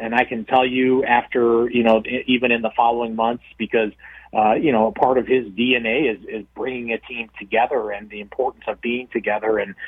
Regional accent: Midwest, United States; Jake and his wife Candace, I label them, I'm from the Midwest, I label them Wisconsin nice.

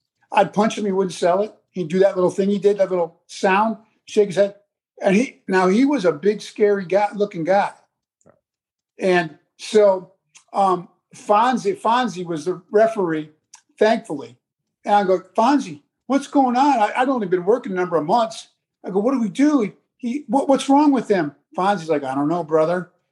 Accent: New York, United States; I'm not from Texas. I'm a New York boy.

